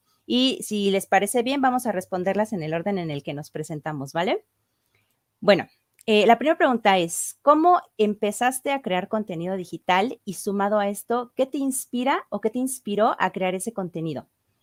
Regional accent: Mexico; Soy mexicana.

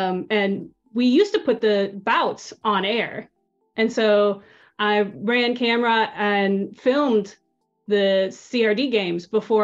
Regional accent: St. Louis, Missouri, United States; I'm originally from St. Louis.

